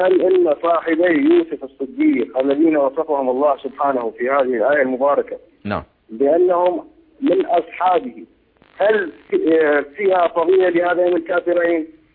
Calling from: Iraq; من العراق.

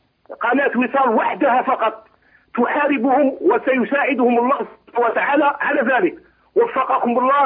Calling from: Algeria; من الجزائر، السلام عليكم ورحمة الله تعالى وبركاته

